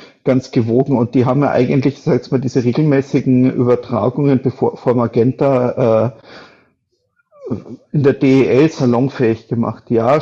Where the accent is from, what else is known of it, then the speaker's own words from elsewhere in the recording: Munich, Bavaria, Germany; Also da braucht man jetzt als Münchner auch nicht großartig drum rumreden.